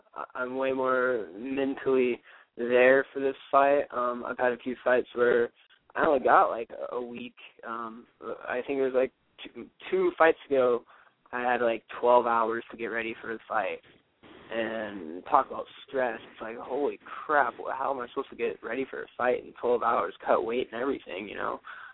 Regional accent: Arlington, United States; I'm from Arlington, fighting at Arlington Kickboxing Academy.

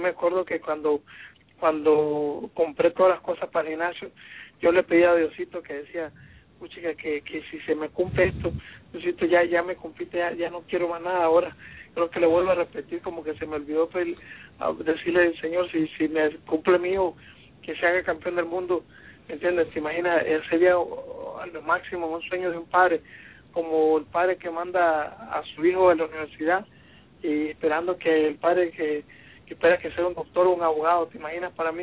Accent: Nicaragua; vamos para Nicaragua, ahí la costa atlántica, después bajamos a mi pueblo

